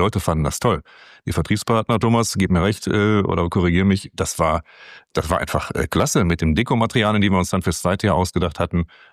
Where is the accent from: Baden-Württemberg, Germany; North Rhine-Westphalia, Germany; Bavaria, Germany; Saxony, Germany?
North Rhine-Westphalia, Germany; Duisburg; ich komme aus dem Duisburger Westen